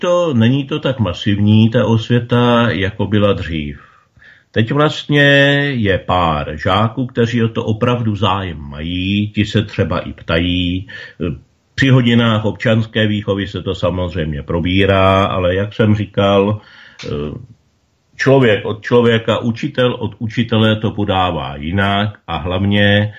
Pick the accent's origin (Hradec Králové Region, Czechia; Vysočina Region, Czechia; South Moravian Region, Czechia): Hradec Králové Region, Czechia; Hořice; nicméně já jsem z Hořic